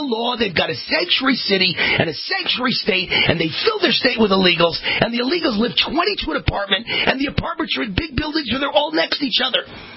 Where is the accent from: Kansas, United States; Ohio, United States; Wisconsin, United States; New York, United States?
New York, United States; Mount Vernon; born there; I'm American made and proud of it. Born in Mount Vernon, New York, at Mount Vernon Hospital.